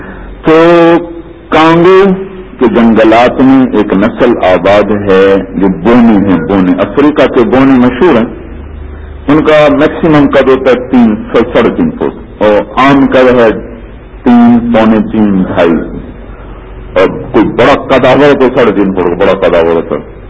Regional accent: Tulamba, Punjab, Pakistan; میرا گھر ضلع خانے وال میں تلمبا ایک چھوٹا سا ٹاؤن ہے, اس کے ساتھ میرا اپنا گاؤں ہے.

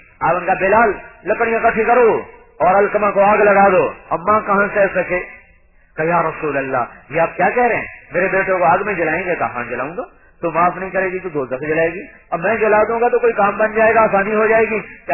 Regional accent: Multan, Punjab, Pakistan; یہیں ملتان میں ہمارا گاؤں، یہاں سے گئی تھا ملتان، یہاں سے کوئی 50 میل. پیدائش سول ہسپتال ملتان پتہ نہیں کب ہوئی تھی، 1953 یاد ہے

